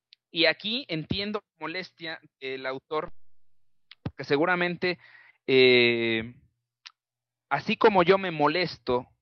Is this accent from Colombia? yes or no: no; Mexico; No podemos como mexicanos hacer absolutamente nada en contra del Fondo Monetario Internacional